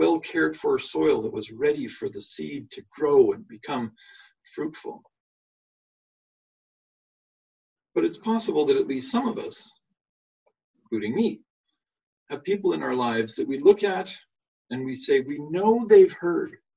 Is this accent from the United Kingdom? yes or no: no; Sherwood Park, Alberta, Canada; where I grew up in Sherwood Park in the middle of Alberta there, we had thistles that were extraordinary.